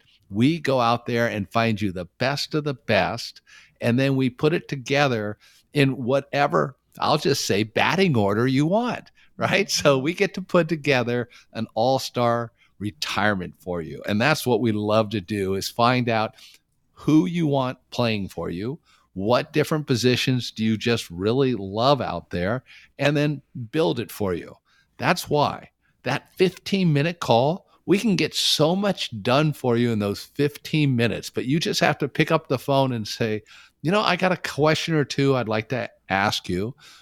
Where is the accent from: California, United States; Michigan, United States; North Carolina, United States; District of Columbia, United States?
California, United States; I grew up in the Bay Area, love the Giants